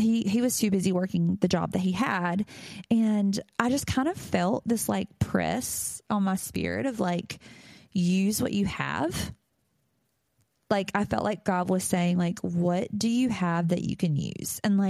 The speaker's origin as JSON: {"language": "English", "region": "North Carolina", "country": "United States", "tie": "born or raised there", "said": "decide that we're going to move back to North Carolina, and we decide that we're going to come back to my hometown"}